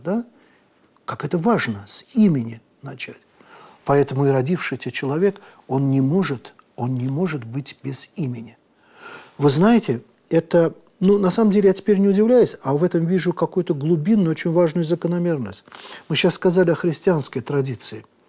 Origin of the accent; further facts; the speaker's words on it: Azerbaijan; Это было в Азербайджане, у меня на родине.